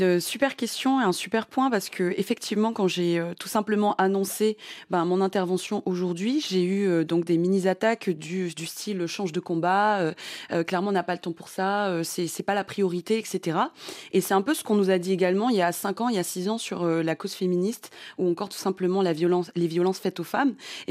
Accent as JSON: {"language": "French", "country": "Madagascar", "tie": "born or raised there", "said": "je suis vraiment malgache, j'ai grandi à Madagascar. Ça fait des années que je connais bien le terrain."}